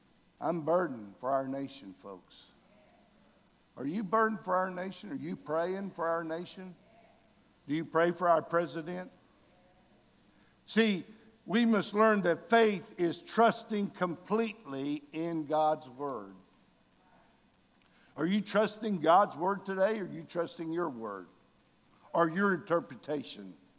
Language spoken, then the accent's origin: English; Austin, Texas, United States; When I was a young boy, I grew up in Austin, Texas. Many of you know I'm a diehard Texas Longhorn fan.